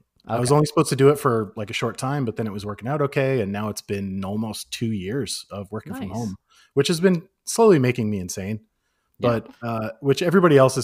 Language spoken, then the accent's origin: English; Waterville, Maine, United States; now in US West Coast; I'm from Waterville, Maine.